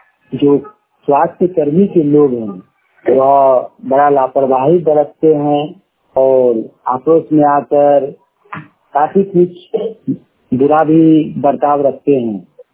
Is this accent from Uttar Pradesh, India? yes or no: no; Kasmar, Jharkhand, India; ग्राम कसमार चक्की, पंचायत कसमार, ब्लॉक कसमार, जिला बोकारो का रहने वाला हूँ।